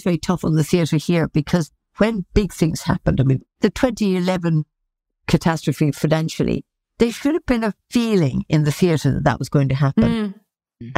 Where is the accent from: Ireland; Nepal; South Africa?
Ireland; The book I wanted to write was about how I, being Irish, began to understand Shakespeare